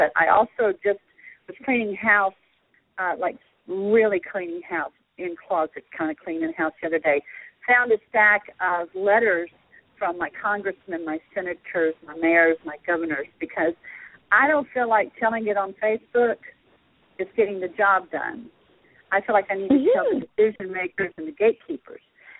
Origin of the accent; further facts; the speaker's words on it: Texas, United States; accent: Texan twang; because I'm Texan. I am, you know, 64 years old Texan. So it's like I've got the twang, I got the y'all, the ain't.